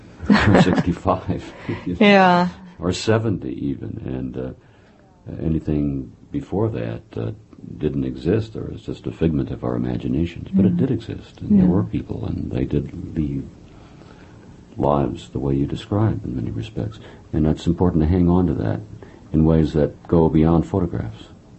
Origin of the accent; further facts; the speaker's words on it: Midwest, United States; It was a comfortable middle-class childhood, although I'm from the Midwest.